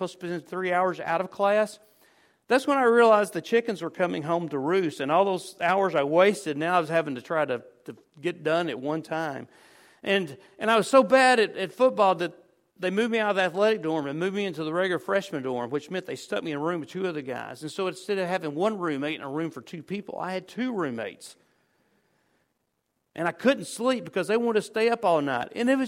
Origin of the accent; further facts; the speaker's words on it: Winnsboro, United States; I couldn't even find a church that I liked as much as my hometown church over at Winsboro.